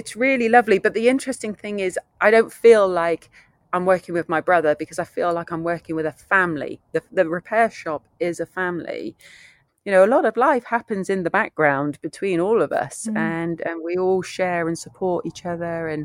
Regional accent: England, United Kingdom; moved away as an adult; also born or lived in United States; America was really America. It was not a place that I really threw myself into. I realize I'm really an English country girl. I love being in this green, beautiful country that we have.

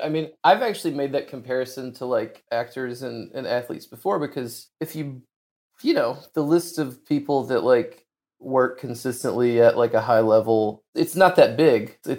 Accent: Arkansas, United States; It is very beautiful. It's a great place to grow up and be from

